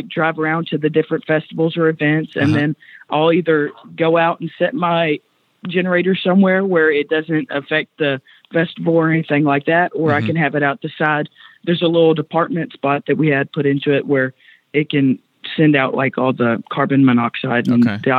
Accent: Owensboro, Kentucky, United States; And I grew up around Owensboro, Kentucky.

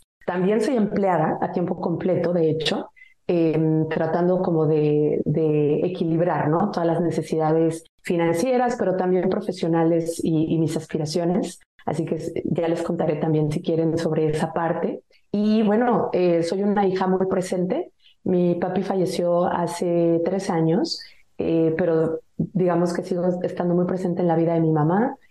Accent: Mexico City, Mexico; moved away as an adult; also born or lived in France; nacida y criada en Ciudad de México. A los 21 años, recién terminé mi carrera universitaria, salí del país, me fui a vivir a Francia para trabajar primero

